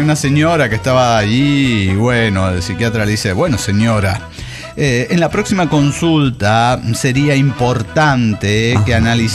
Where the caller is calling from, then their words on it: Mexico City, Mexico; de Ciudad de México.